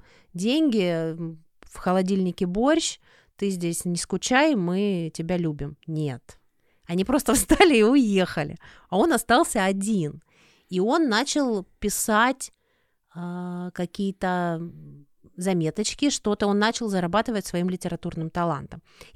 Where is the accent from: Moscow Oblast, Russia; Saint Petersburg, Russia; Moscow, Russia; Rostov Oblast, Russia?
Rostov Oblast, Russia; Rostov-on-Don; Я просто как истинная ростовчанка горжусь всеми, кто родился в Таганроге.